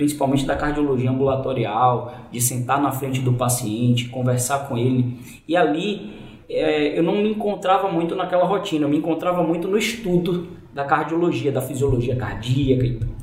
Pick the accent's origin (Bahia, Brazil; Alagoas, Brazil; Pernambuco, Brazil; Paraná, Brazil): Bahia, Brazil; Salvador; moved away as an adult; now in São Paulo, Brazil; Vim aqui para São Paulo, fiz residência na USP, lá no HC, foi uma experiência incrível, assim, do ponto de vista pessoal e profissional, assim, saí de Salvador, fiz Federal da Bahia